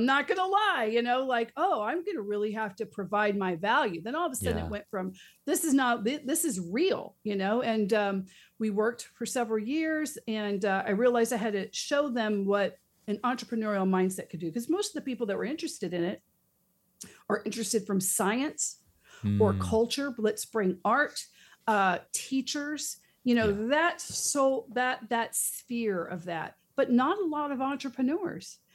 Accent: Texas, United States; You know, I grew up near Clear Lake and Clear Creek, you know, so I'm NASA. I'm very close to there.

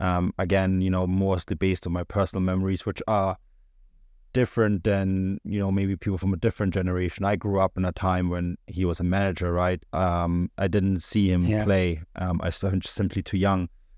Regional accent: Munich, Bavaria, Germany; now in Canada; So, you know, I live in Canada now, but I was born and raised in Munich, and my family are 1860 fans

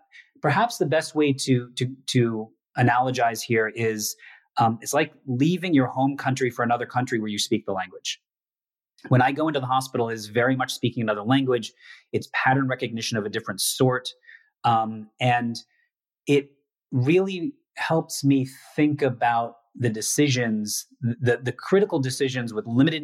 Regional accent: United States; coming back to, you know, to the US, my home country

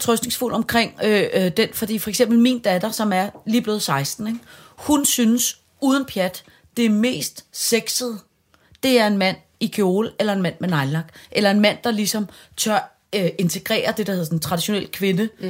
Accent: Capital Region, Denmark; jeg er fra Vestegnen, og jeg er fucking stolt af det.

